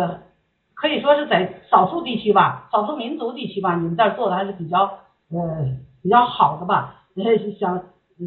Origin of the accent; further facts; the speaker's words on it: Beijing, China; 我呢，我是北京的哈，